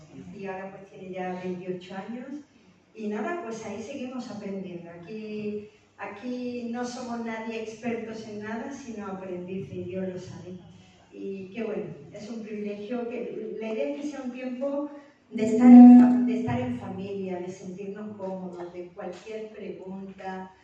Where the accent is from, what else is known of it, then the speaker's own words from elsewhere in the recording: Córdoba, Andalusia, Spain; also born or lived in Barcelona / Honduras / Zaragoza; yo soy de Córdoba, Juan es de Asturias. Hemos vivido en muchos lugares. Nos conocimos en Barcelona.